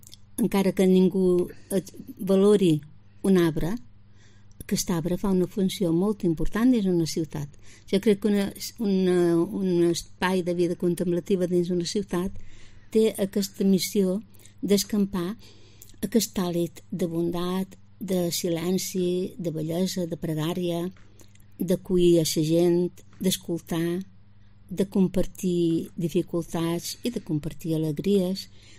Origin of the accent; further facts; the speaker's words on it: Ciutadella, Balearic Islands, Spain; de Ciutadella som dues